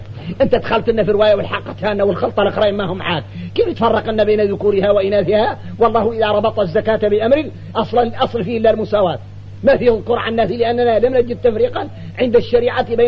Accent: Mauritania; الشايع عندنا احنا موريتاني يقولوا الشافعي

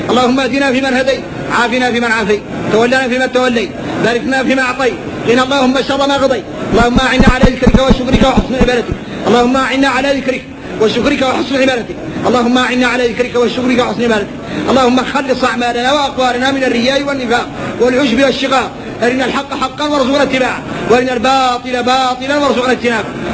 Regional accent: Mauritania; هذه هي حقيقتنا احنا موريتاني

